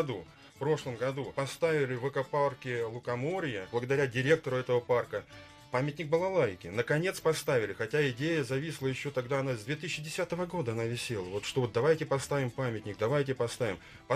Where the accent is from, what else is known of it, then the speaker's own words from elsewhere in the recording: Crimea, Ukraine; Ну, вообще, нет, ну я же из Крыма, можно сказать, поэтому, наверное, с Крымом это все и связано.